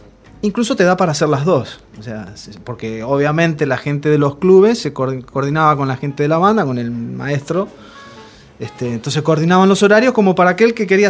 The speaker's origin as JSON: {"language": "Spanish", "town": "Camilo Aldao", "region": "Córdoba", "country": "Argentina", "tie": "born there", "said": "Pueblos como Camilo Aldao, que es el pueblo donde yo nací"}